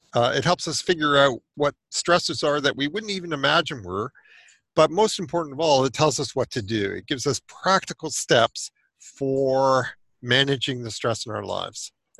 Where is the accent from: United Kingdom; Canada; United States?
Canada; Well, I'm about as Canadian as you get.